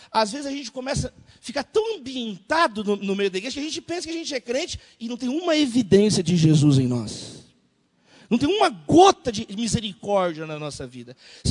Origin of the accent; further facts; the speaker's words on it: Minas Gerais, Brazil; also born or lived in São Paulo; Eu nasci em São Paulo, cresci em Minas Gerais, formei em Minas Gerais, casei lá. Então, morei muitos anos em Minas.